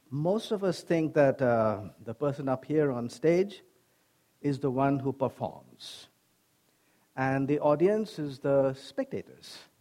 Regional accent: India; now in United States; A medical doctor, born and brought up in India, and then came to the United States.

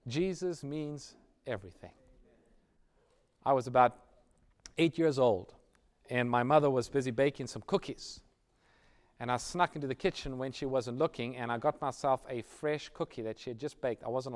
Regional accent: South Africa; Growing up in South Africa, we spent some time as missionaries in a place called Swaziland.

